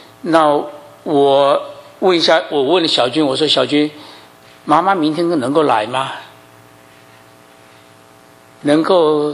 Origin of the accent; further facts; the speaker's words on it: China; 我们中国人哈，面对面的时候都会有一些问候的话语哈